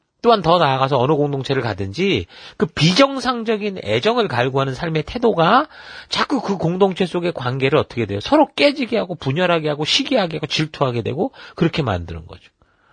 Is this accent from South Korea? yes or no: yes; Munsan, Gyeonggi Province, South Korea; born there; 저는 그 경기도 문산이 그에서 태어났는데 그 38선에서 그 멀지 않아요. 조금만 더 올라가고 조금만 더 올라가면은 저는 이북에서 태어날 수도 있었던 사람인 거죠. 저는 여기서 태어난 거죠.